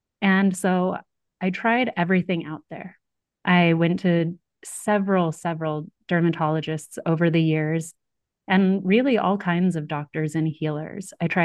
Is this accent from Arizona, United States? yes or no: yes; Sedona, Arizona, United States; she and I were childhood friends, best friends growing up. We grew up in Sedona, Arizona.